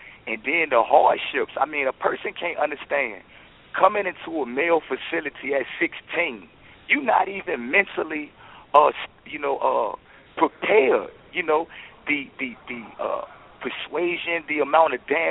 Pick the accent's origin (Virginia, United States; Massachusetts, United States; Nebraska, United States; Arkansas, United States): Virginia, United States; Portsmouth; Of course. I'm from Portsmouth. You know, it said Portsmouth got one of the worst school systems in Virginia.